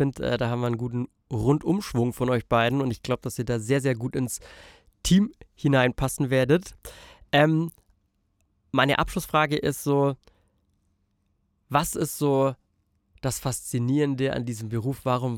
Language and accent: German; Bavaria, Germany; ich komme ja aus dem Allgäu, da ist immer dieses fragt.